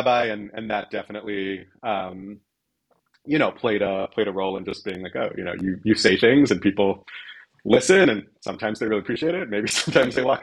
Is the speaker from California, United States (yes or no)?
yes; San Francisco Bay Area, California, United States; Yeah, I grew up in California, born in Southern California, but grew up largely in the San Francisco Bay Area. So I'm a NorCal guy.